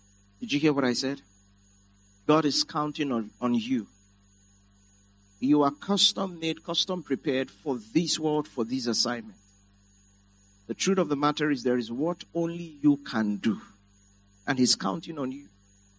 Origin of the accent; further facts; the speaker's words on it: Lagos, Nigeria; a community church growing up in Ipaja, Lagos.